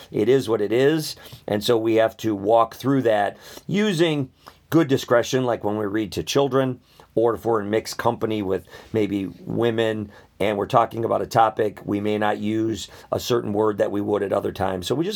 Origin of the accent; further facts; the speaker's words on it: Midwest, United States; For me, growing up in the Midwest in America, that meant you were a homosexual